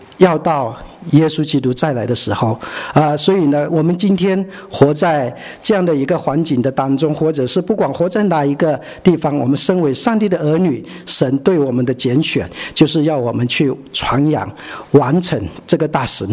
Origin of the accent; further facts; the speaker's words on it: Northern Myanmar, Myanmar; 我其实我们从小就在缅北长大